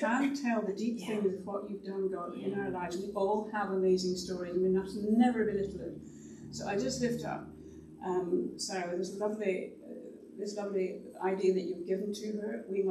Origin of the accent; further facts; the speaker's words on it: Scotland, United Kingdom; I always feel I'm Scottish, and some people think I'm posh.